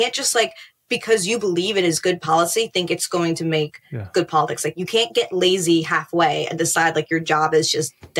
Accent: Queens, New York, United States; I was born and raised in Queens, like, it is one of the most diverse places in like the world.

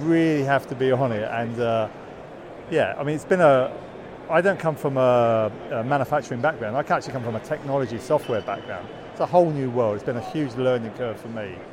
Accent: United Kingdom; accent: British; And I'll turn up with my British accent, and people just wax lyrical about, you know, British design and engineering and everything else.

